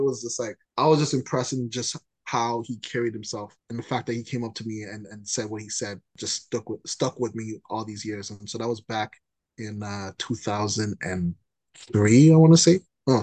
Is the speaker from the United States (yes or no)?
no; Canada